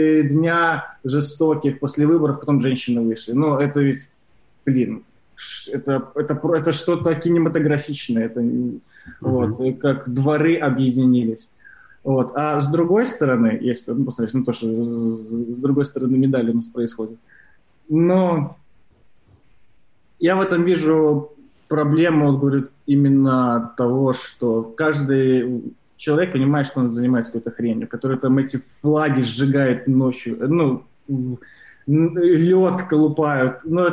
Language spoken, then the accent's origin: Russian; Belarus; Никогда не думал, что когда-то, ну, вот я буду так гордиться, что я белорус.